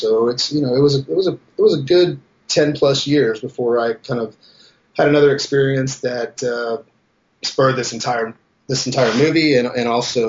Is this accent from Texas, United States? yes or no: yes; San Antonio, Texas, United States; moved away as an adult; Well, I was more or less raised in Texas, in South Texas. I grew up in San Antonio, but at the age of 18, I got the hell out as quick as possible.